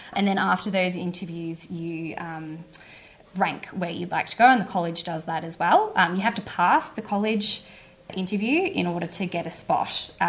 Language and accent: English; Bendigo, Victoria, Australia; I finished school in like 07, high school. I'm from Bendigo originally.